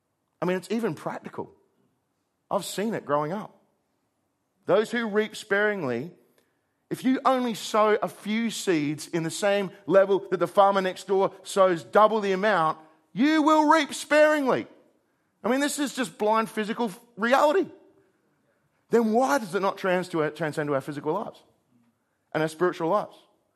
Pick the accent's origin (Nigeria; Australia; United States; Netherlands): Australia; South Australia; I remember growing up on the Yorke Peninsula where they harvest, actually harvest.